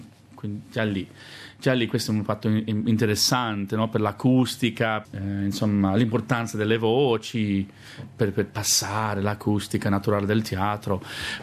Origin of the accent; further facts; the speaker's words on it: Perth, Western Australia, Australia; moved away as an adult; now in Italy; sono nato a Perth e ho vissuto quasi 30 anni a Perth. Però da 1999 vivo in Italia e dopo un paio di anni a Nord Italia, mi sono trasferito nel paese di mio papà, che non è neanche un paese, è una contrada.